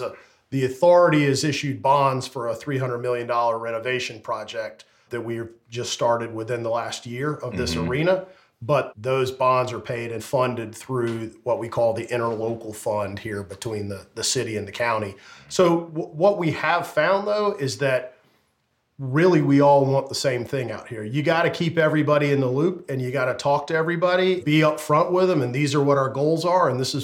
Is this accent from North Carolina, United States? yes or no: yes; Raleigh, North Carolina, United States; And I grew up here in Raleigh.